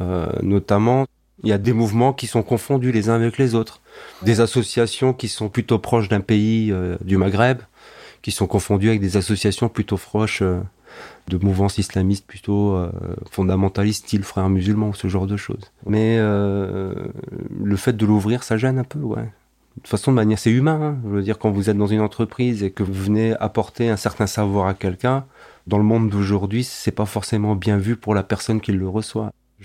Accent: Grand Est, France; mais je suis né ici, j'ai grandi ici, je suis alsacien.

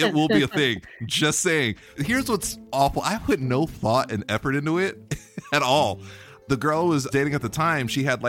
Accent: New York, United States; I grew up in New York in the 80s as a child.

